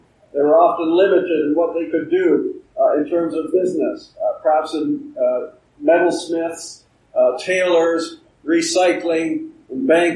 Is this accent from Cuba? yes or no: no; Canada; My parents came from England. My brother was born in England. I was born in Canada. I have no affiliation or association with England at all. I'm Canadian.